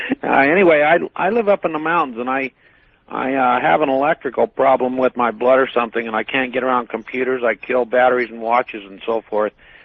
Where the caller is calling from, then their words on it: Boise, Idaho, United States; in Boise, Idaho.